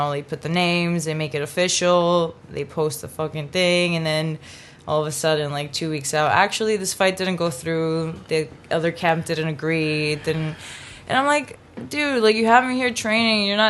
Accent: Chios, North Aegean, Greece; You know I'm from Chios, right?

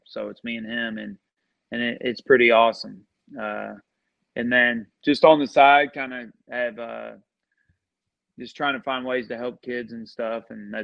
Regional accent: Indiana, United States; So, I mean, I was born and raised in Indiana, and I mean, I grew up and playing all sports

